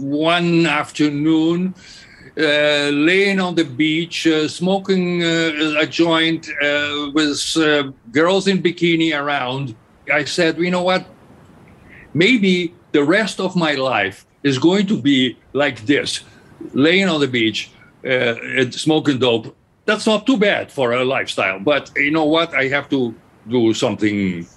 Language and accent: English; Berlin, Germany; English is a second language; I mean, I'm from Berlin, so I was born in a city that was destroyed. So I sort of liked destroyed cities.